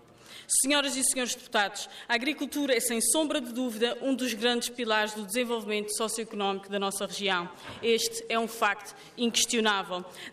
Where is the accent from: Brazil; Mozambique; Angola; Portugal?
Portugal; Azores; daquilo que nos define enquanto açorianos.